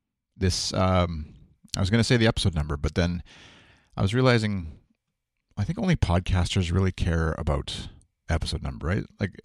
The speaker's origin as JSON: {"language": "English", "town": "Saskatoon", "region": "Saskatchewan", "country": "Canada", "said": "I'm Canadian. I'm from Saskatchewan, Saskatoon, in the middle of Canada. It feels like we often don't have a, our accent is the lack of an accent."}